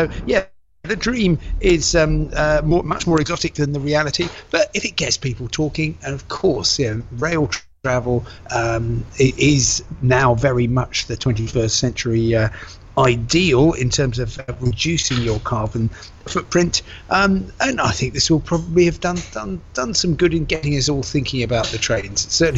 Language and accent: English; United Kingdom; We, as British people, would still be able to buy Interrail tickets anyway.